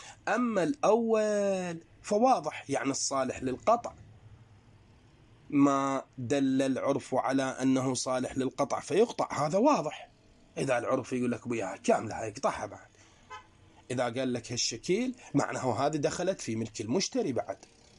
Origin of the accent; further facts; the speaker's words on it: Iraq; احنا عندنا في العراق